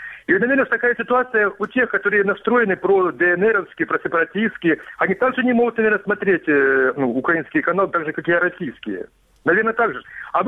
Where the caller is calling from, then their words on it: Kramatorsk, Donetsk Oblast, Ukraine; Здравствуйте. … Краматорск.